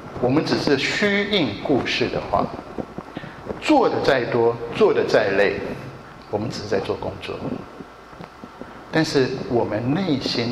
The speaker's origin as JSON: {"language": "Chinese", "country": "Japan", "tie": "born or raised there", "said": "特别是我小时候在日本长大，日本的那些家庭主妇，这些妈妈们真的是非常厉害"}